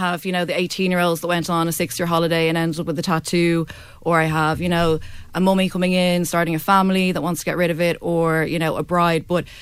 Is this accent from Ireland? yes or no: yes; Greystones, Leinster, Ireland; I'm from Greystones